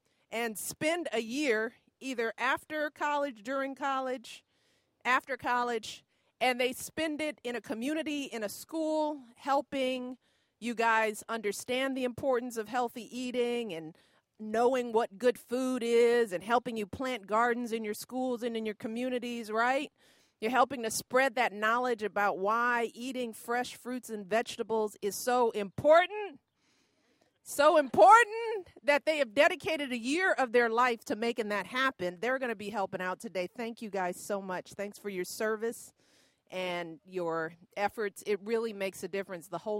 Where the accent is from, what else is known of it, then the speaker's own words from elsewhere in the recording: Chicago, Illinois, United States; Where am I from? Chicago.